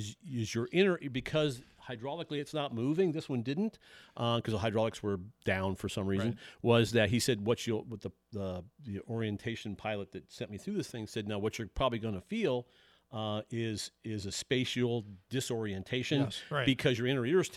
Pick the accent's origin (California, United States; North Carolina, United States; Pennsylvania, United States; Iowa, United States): Iowa, United States; because I'm originally from Iowa.